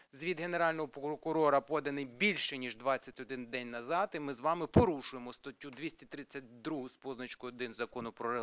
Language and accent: Ukrainian; Kharkiv, Kharkiv Oblast, Ukraine; ну як харків'янин не можу ігнорувати